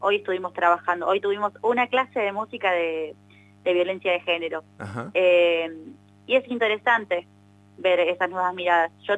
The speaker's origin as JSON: {"language": "Spanish", "region": "La Pampa", "country": "Argentina", "lives_now": "Córdoba, Argentina", "said": "Uf, mira, vengo de La Pampa, que de ahí hay bastante sequía."}